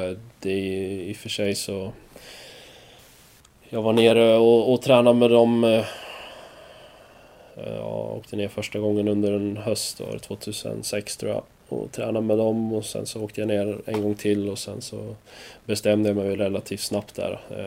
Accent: Eskilstuna, Södermanland, Sweden; kompisar hemma i Eskilstuna

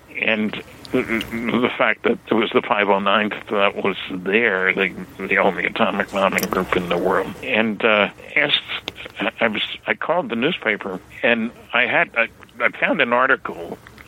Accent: New Jersey, United States; Look, I grew up in New Jersey. There isn't anything in New Jersey that's 200 miles from where I grew up.

